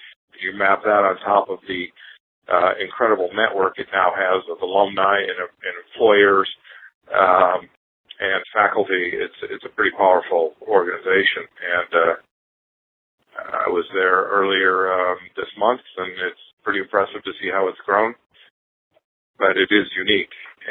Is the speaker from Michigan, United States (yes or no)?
yes; Michigan, United States; when I go down into Texas to do business as an American from Michigan going to Texas.